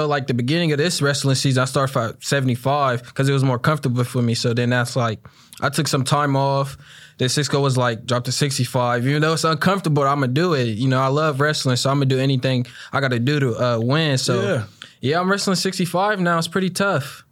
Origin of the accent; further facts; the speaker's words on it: Southfield, Michigan, United States; Yeah, I grew up around Southfield.